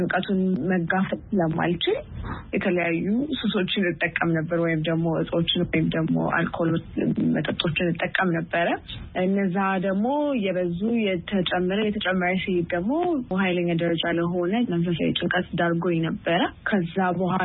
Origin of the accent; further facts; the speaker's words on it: Addis Ababa, Ethiopia; ያደኩት እዚሁ አዲስ አበባ ነው።